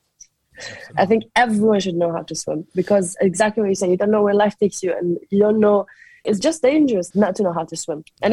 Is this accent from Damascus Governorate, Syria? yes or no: yes; Damascus, Damascus Governorate, Syria; moved away as an adult; I'm from Damascus, Syria, and it's the capital. And I'm 26 years old. When everything started, I was just 23. I left Syria when I was 20 with my sister